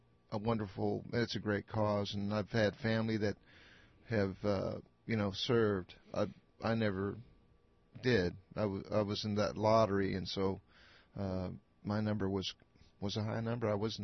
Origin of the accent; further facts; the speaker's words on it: Salinas, California, United States; I was talking about growing up in Salinas and making that trek to Santa Maria.